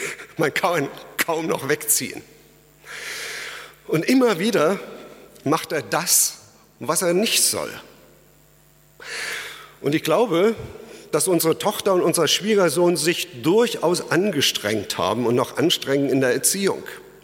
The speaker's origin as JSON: {"language": "German", "region": "East Germany", "country": "Germany", "said": "Ich komme ja aus der DDR."}